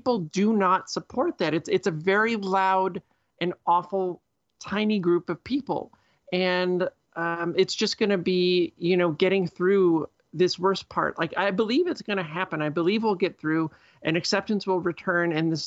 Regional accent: Midwest, United States; like where I grew up in the Midwest, in usually in pretty small towns or suburbs of big cities

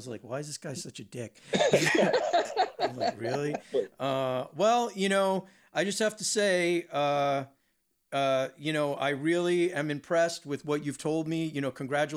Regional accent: New Jersey, United States; also born or lived in New York; I mean, I'm originally from Jersey and New York, and New York gets like a bad rap.

